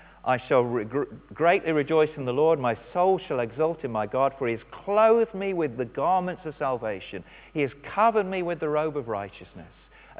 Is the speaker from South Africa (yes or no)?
no; England, United Kingdom; I'm still male and I'm still English and I'm still middle class